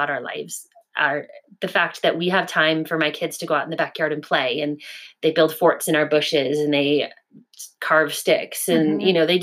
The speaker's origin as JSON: {"language": "English", "region": "Florida", "country": "United States", "tie": "born or raised there", "said": "And I grew up in Southern Florida where you could play outside all year round."}